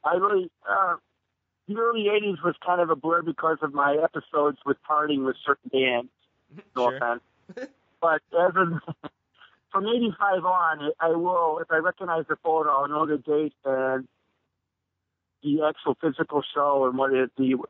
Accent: Lincolnshire, Illinois, United States; I grew up in Lincolnshire, Illinois, which is about an hour's drive north of the city.

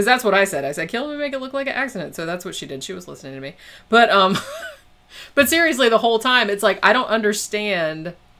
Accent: Kansas, United States; I'm from Kansas, I know.

